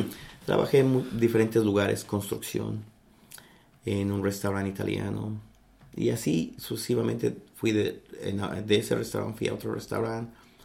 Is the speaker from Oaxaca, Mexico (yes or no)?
no; Mexico City, Mexico; now in Kingston; soy de la Ciudad de México. Vine aquí desde hace cerca de 27 años. Vivo en... los últimos 25 los he pasado en Kingston.